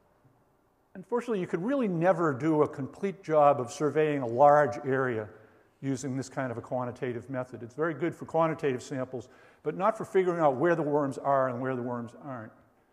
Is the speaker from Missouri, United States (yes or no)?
no; Boston, Massachusetts, United States; so I grew up around Boston, and that was where I said you could dig holes and find worms.